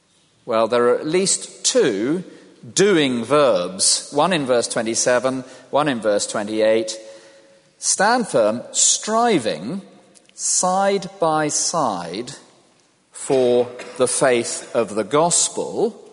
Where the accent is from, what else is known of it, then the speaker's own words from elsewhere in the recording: Cromer, East of England, United Kingdom; born there; I was born in Cromer in a date which is none of your business.